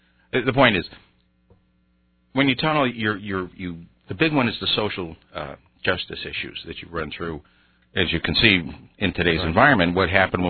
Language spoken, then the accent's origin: English; New York, United States; I grew up in Orenicoit, New York, on the north side of Rochester, and back in the 60s, they drilled one of the biggest tunnels for the sewage treatment facility, and it went right under my house.